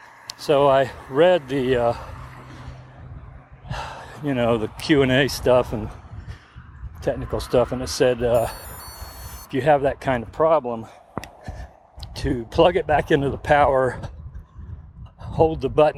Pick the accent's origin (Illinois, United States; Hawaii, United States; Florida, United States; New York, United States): Florida, United States; Since I grew up in Florida and ran in Florida